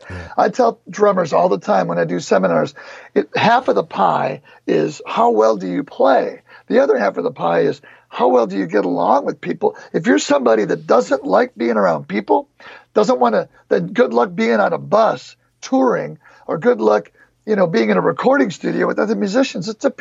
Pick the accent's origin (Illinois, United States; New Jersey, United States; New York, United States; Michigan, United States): Michigan, United States; Detroit; now in Los Angeles, United States; I'm from Detroit, where it snows all the time, and it rains all the time.